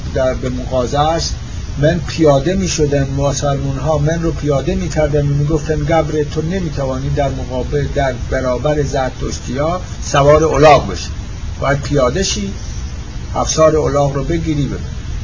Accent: Yazd, Iran; also born or lived in Kerman; من در تاریخ 3 ژوئیه 1907 در کرمان متولد شدم. به در سن 2 یا 3 سالگی پدر و مادر من به طرف یزد از کرمان حرکت کردن.

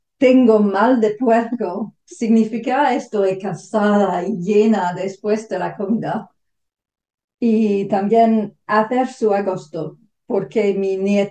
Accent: South West England, United Kingdom; Spanish is a second language; now in Southampton, United Kingdom; soy de Somerset, en el sudoeste de Inglaterra, y ahora vivo en Southampton.

